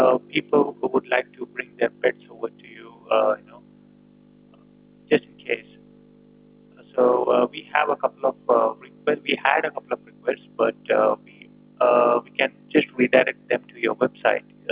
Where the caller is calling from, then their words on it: Los Angeles, California, United States; No, I'm calling from Los Angeles, West Los Angeles.